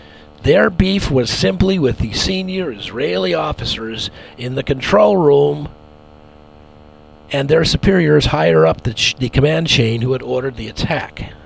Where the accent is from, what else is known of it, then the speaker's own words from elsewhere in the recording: England, United Kingdom; As an Englishman, I was brought up with a strong sense of fair play